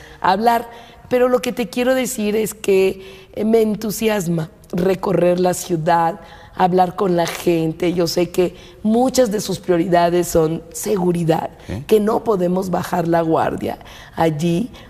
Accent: Mexico City, Mexico; born there; yo soy una mujer que nació en el poniente de la ciudad. Nací en la Benito Juárez y me fui a vivir al extremo oriente cuando yo fui estudiante de economía en la UAM Iztapalapa.

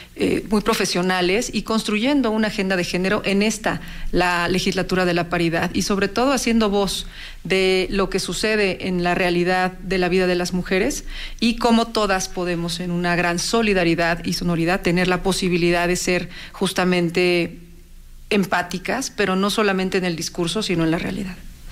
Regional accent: Villa del Carbón, State of Mexico, Mexico; Yo soy una mujer, tengo 46 años, soy originaria de Villa del Carbón.

